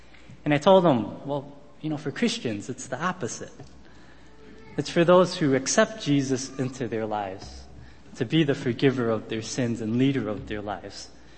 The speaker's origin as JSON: {"language": "English", "region": "Texas", "country": "United States", "said": "I'm from Texas. I came from Texas, so something good can come out of Texas."}